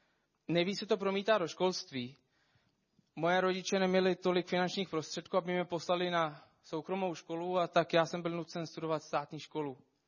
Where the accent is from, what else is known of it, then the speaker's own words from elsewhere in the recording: Syria; Já jsem vyrůstal v Sýrii, jak většina z vás ví, na takový předměstí na okolo hlavního města.